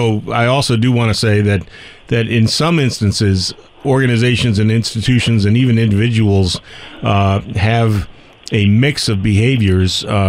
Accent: New England, United States; of course, I'm from New England, so what do I know?

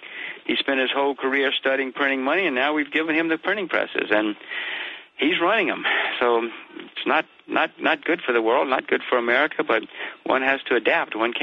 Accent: United States; It grieves me to say this since I'm an American, you know, and we're all Americans, my daughter, my wife, everybody.

